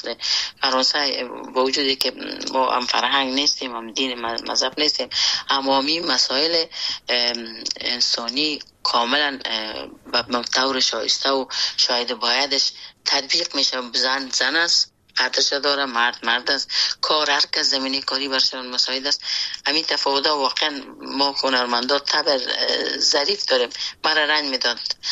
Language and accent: Persian; Afghanistan; now in Iran; وقتی که ما در ایران از افغانستان آمدم